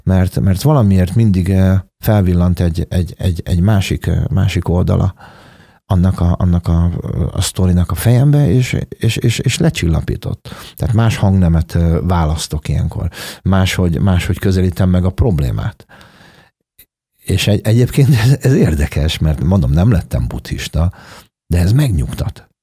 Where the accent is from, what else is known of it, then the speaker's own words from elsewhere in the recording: Hungary; mert ugye én ide születtem, itt nőttem fel Magyarországon, mindenem ide köt